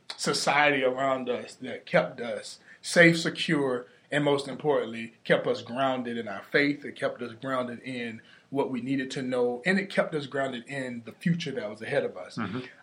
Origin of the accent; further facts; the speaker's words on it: South Carolina, United States; Yeah, well, growing up in South Carolina, I couldn't ask for a better upbringing